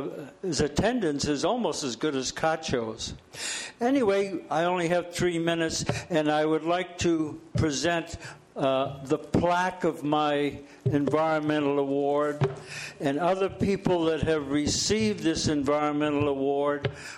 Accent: Nipomo, California, United States; I come from Napomo

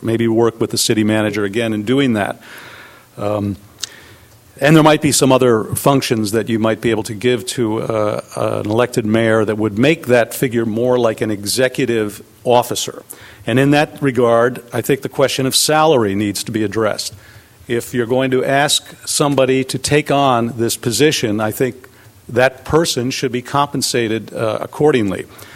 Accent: Atascadero, California, United States; from Atascadero.

